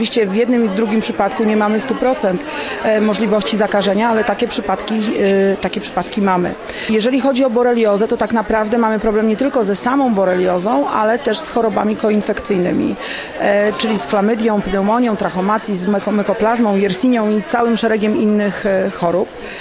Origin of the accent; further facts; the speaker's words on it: Poznań, Greater Poland Voivodeship, Poland; Ja pochodzę z Poznania i u nas zimy prawie nie ma, tak? My prawie śniegu w ogóle nie mamy